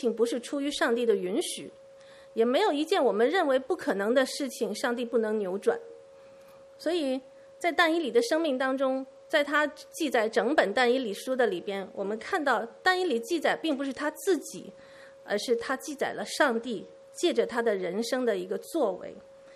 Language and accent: Chinese; Hong Kong; 我们在下是香港长大的，相信中间也有些弟兄姐妹也是香港长大的